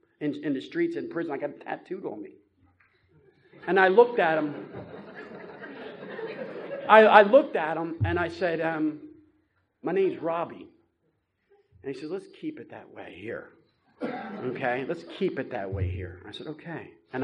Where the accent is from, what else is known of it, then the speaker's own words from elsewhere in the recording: Philadelphia, Pennsylvania, United States; because I'm from Philly, so we go down to Wildwood, New Jersey, senior week